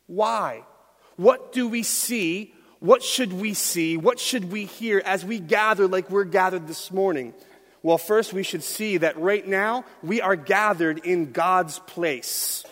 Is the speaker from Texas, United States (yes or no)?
no; Philadelphia, Pennsylvania, United States; And so you can imagine growing up in Philly, especially in that neighborhood. I just loved all the Philly stuff, right?